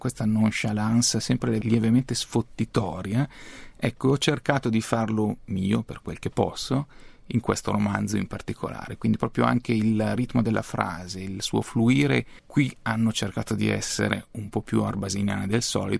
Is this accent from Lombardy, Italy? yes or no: yes; Vigevano, Lombardy, Italy; born there; now in Pavia, Italy; io sono nato a Vigevano, abito a Pavia